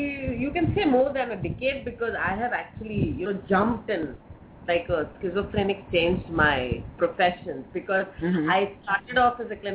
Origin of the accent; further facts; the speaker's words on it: North India, India; now in Mumbai, India; So I come from North India, which is deeply patriarchal. Right now, I call myself a Bombayite.